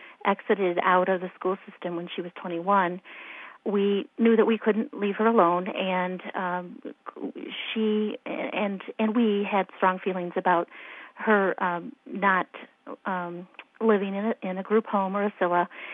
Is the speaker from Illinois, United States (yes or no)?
yes; Illinois, United States; I was born and raised here in Illinois.